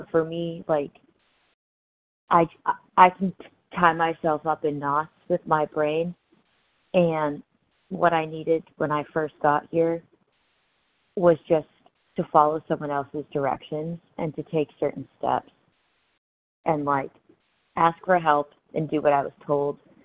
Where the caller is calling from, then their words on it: Tennessee, United States; I'm calling in from Tennessee.